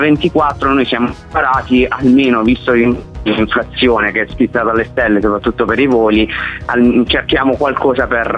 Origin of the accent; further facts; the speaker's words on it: Taranto, Apulia, Italy; now in Milan, Italy; sono di Taranto e quando cerco da Milano per tornare a Taranto ho due aeroporti a cui posso fare riferimento, Bari e Brindisi.